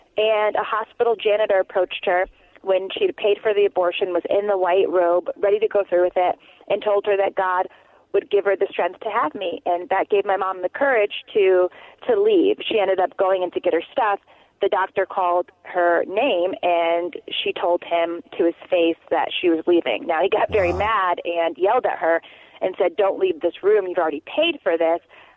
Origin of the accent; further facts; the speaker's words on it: Connecticut, United States; And yes, I'm from Connecticut. It's a very pro-choice state here, and so abortion was something that was never discussed in my own family, and I never heard it talked about at church growing up